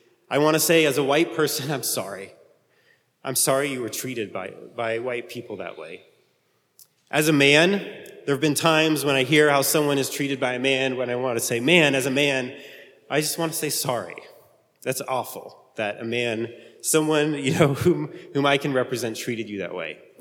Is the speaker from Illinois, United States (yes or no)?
yes; Illinois, United States; I'm from Illinois, and I'm sorry.